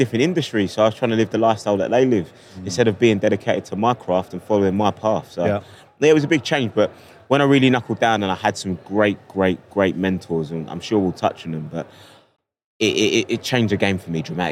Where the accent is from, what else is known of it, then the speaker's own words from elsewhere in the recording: London, United Kingdom; accent: London; the accent says I'm a Londoner.